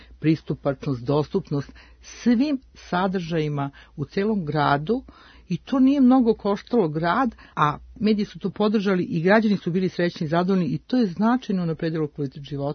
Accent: Serbia

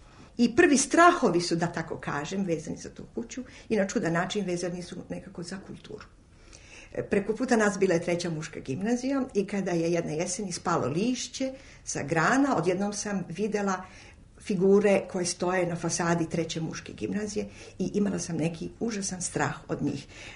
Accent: Belgrade, Serbia; Od svih mesta u kojima sam živela, Beograd je bio ipak onaj grad u kome sam najduže živela. Prema tome, ja sam Beograđanka.

